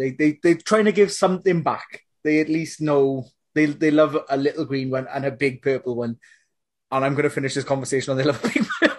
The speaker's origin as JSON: {"language": "English", "region": "Wales", "country": "United Kingdom", "accent": "Valleys", "said": "a posh bloke that was on the table with me who thought my Valleys accent"}